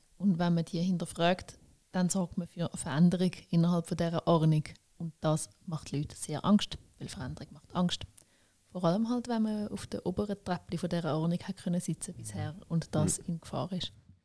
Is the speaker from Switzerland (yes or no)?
yes; Zurich, Switzerland; Oder ich als Zürcherin finde es zum Beispiel sehr herzig, wenn meine Berner Freundinnen von Migro in sächlich reden.